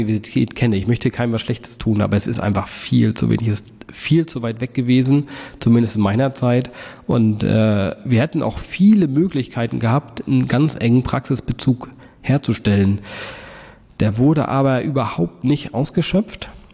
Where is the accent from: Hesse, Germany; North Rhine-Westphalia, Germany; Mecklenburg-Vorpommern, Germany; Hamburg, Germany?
Mecklenburg-Vorpommern, Germany; Rostock; Also aufgewachsen bin ich hier in Rostock, Ich habe mal bis auf ein paar Jahre außerhalb von Rostock, also vor den Toren von Rostock, auch immer in Rostock gelebt.